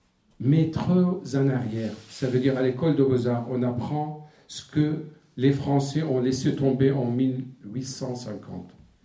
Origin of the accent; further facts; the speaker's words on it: Syria; born there; moved away; Puisque je suis né en Syrie en 1970.